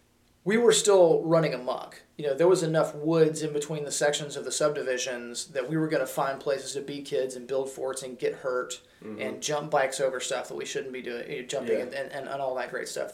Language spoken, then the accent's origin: English; Pascagoula, Mississippi, United States; born there; I was born in Pascagoula, Mississippi.